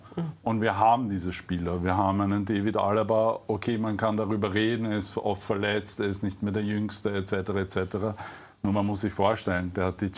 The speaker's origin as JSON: {"language": "German", "country": "Austria", "said": "was uns jetzt einmal als Österreicher passieren kann"}